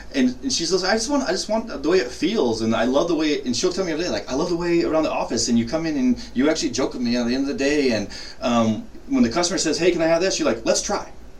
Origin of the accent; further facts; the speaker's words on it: Polson, Montana, United States; now in Missoula, United States; Yeah. Proudly from Polson, Montana. I came here, went to college here, and I've been here the rest of. So I've been here longer than I was in Polson, but so I've been here since 1997.